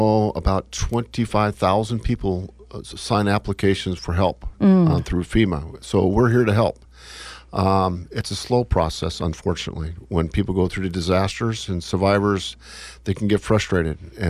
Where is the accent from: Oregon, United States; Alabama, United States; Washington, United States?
Oregon, United States; Well, first, Oregon doesn't have very many disasters. I'm from Oregon.